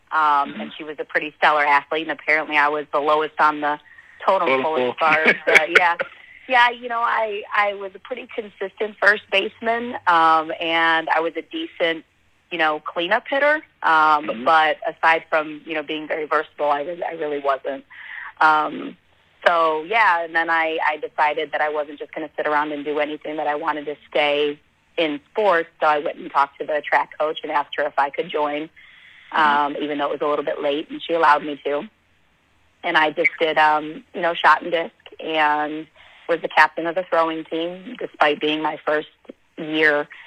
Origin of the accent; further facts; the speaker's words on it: Ohio, United States; But I grew up in Geauga County, which is about 40 minutes from downtown Cleveland.